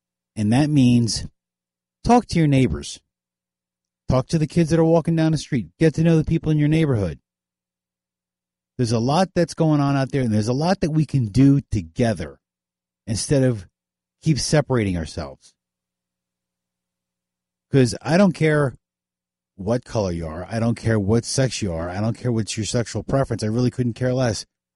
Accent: United States; We as Americans knew how to pull together

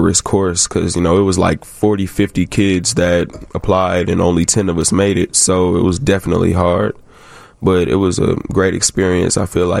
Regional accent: McDonough, Georgia, United States; Well, I'm from Atlanta, South Atlanta, Georgia, like 20 minutes outside the city.

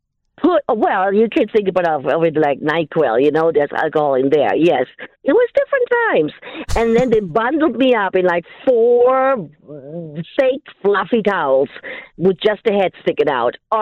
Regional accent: Germany; I grew up in Germany, and it was about probably 4 decades ago

